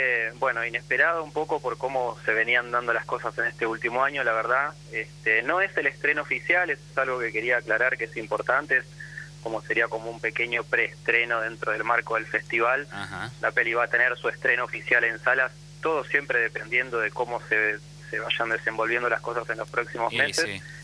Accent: Bahía Blanca, Buenos Aires Province, Argentina; yo soy bahiense, por ahí que lo necesito aclararlo, nacido y criado en Bahía Blanca.

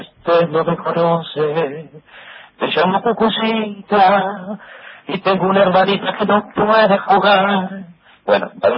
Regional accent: Buenos Aires, Argentina; born there; Yo nací en Villa Ortúzar, barrio Abril en su momento, clase media hecha pelota, diría.

